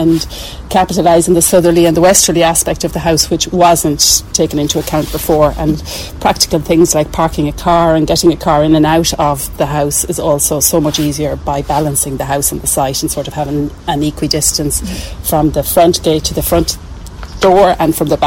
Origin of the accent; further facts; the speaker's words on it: Gorey, Leinster, Ireland; Well, I am from Gorey. I grew up on the avenue just around the corner.